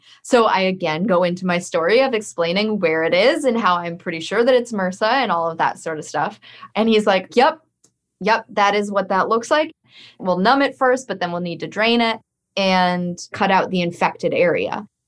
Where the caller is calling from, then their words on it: Rhode Island, United States; I am calling from Rhode Island.